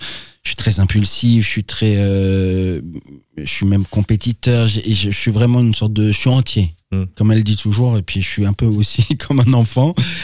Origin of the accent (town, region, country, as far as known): Hauts-de-France, France